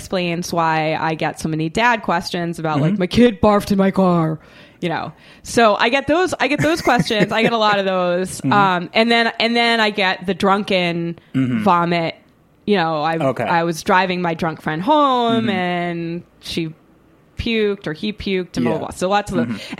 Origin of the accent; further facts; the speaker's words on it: Boston, Massachusetts, United States; I'm from Boston.